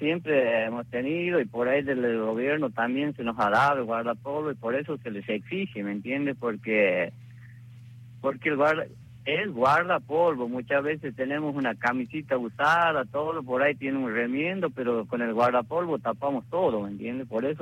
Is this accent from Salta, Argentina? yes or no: no; Santiago del Estero, Argentina; first language Quechua; Spanish is a second language; Claro, yo siempre les estoy hablando en quichua algo, porque aquí los mayores hablamos quichua, pero lamentablemente nuestro quichua, nuestra lengua madre se va perdiendo.